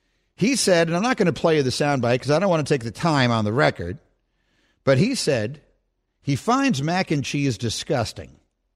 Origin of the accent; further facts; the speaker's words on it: New York City, New York, United States; I grew up in New York City. We didn't have college football teams.